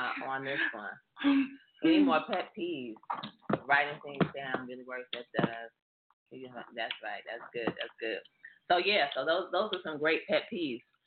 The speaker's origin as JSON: {"language": "English", "town": "Paterson", "region": "New Jersey", "country": "United States", "tie": "born or raised there", "said": "So, for real, I got some Patterson. I grew up in Patterson, New Jersey. All right? So, I can go hood."}